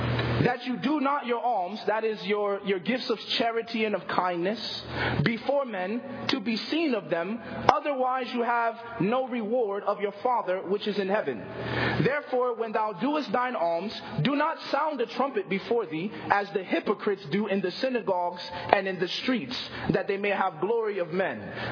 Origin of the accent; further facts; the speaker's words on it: Chicago, Illinois, United States; also born or lived in Boston; where I grew up in Chicago and in Boston, there's a lot of homeless people.